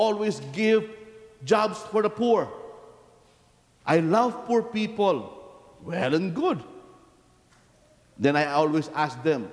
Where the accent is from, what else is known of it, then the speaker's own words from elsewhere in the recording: Philippines; I am a Filipino by birth. At first, I only thought to myself, I will be a priest only for the Filipinos in the Philippines. Safe. No ambition to go to America. Actually, I was even anti-American when I was in the Philippines.